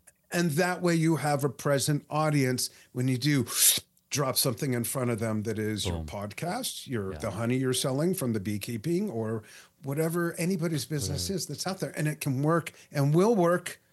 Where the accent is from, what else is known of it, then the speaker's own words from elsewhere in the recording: Los Angeles, California, United States; also born or lived in Las Vegas; We were living in Las Vegas. I went there by way of growing up in Los Angeles.